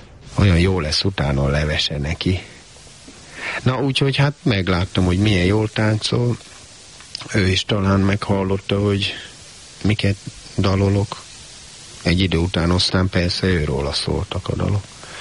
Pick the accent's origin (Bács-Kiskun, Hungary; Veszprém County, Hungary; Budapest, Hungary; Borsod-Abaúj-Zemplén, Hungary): Budapest, Hungary; Mert én Pesten nőttem föl, és pontosan tudom, mi a hiány.